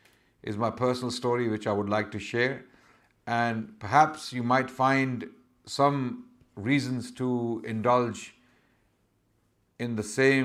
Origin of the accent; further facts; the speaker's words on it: Pakistan; I come from originally Pakistan, and I was born in 1978. I grew up in Pakistan. My teenage was spent in Pakistan. I got married when I was 17